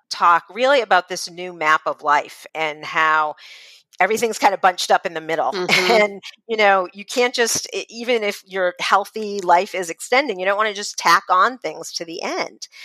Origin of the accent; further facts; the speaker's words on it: Massachusetts, United States; Well, I grew up in Massachusetts, and my first concert was a … concert at Tanglewood, which is in the Berkshires.